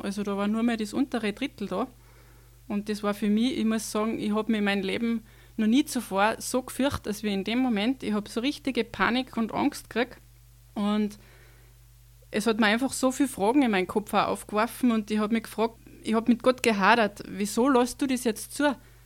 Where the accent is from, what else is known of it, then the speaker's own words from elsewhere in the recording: Salzburg, Austria; Grüß euch … ich bin 41 Jahre alt. Ich bin ursprünglich aus dem Lungau und wohne jetzt in Antaring heraus.